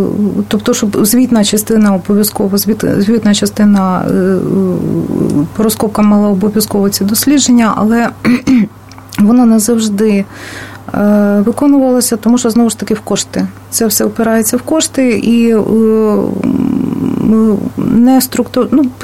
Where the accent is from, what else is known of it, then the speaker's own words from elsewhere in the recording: Kyiv, Ukraine; Я киянка, і мене надзвичайно цікавила київська старовина.